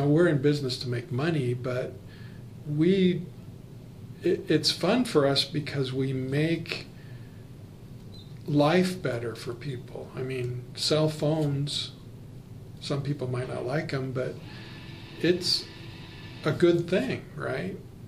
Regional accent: Pendleton, Oregon, United States; Yeah, I was a country boy, you know. I grew up in Pendleton. I cut wheat for a living, you know, did farmer rancher type stuff, and you know, it's a town of 10,000 people

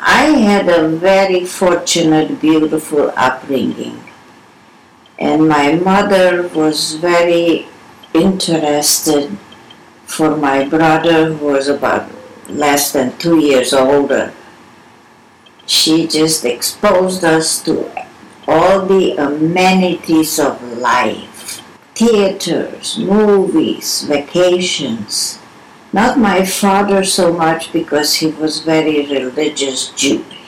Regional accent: Romania; moved away as an adult; now in Portland, United States; I came from Romania. Actually, I was first deported to two concentration camps, and then I came to Portland.

